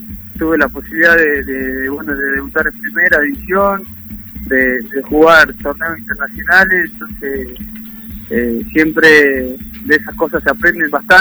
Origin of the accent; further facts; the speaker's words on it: Tucumán, Argentina; moved away; ya pasaron 8 años de que yo me fui de Tucumán